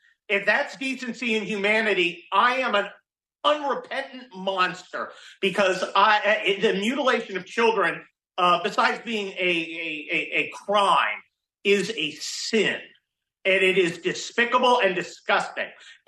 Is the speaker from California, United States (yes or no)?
yes; San Mateo, California, United States; Look, I grew up in San Mateo, California. It's about 10-15 miles south of San Francisco. So I went there a lot as a kid.